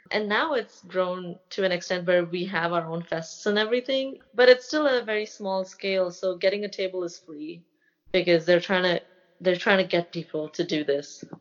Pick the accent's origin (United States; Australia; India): India; Mumbai, Maharashtra; I didn't know what comic books are while I was growing up in Mumbai.